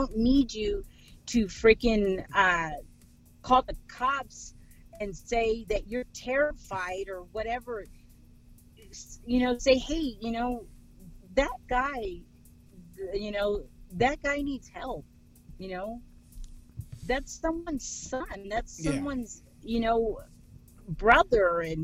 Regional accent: Texas, United States; because I'm from Texas, I don't sound like that.

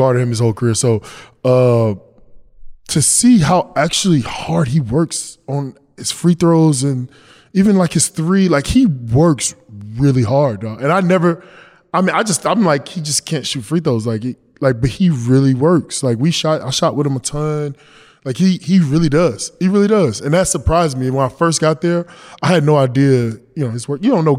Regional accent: North Carolina, United States; And you know me, I mean, I'm from North Carolina.

